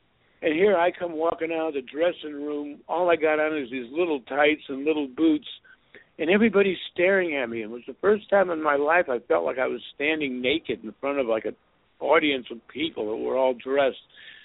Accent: Pittsburgh, Pennsylvania, United States; And I grew up in Pittsburgh watching TV. He became my hero, and I wanted to be a wrestler when I was a kid.

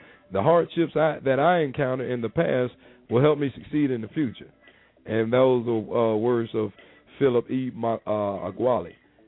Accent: Onitsha, Anambra, Nigeria; since there were no formally trained scientists in my hometown, the famous commercial city of Onitsha

